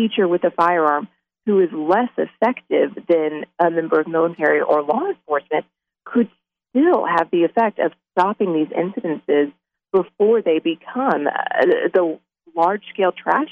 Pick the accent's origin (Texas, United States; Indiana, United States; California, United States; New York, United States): Texas, United States; And, you know, I am from Texas.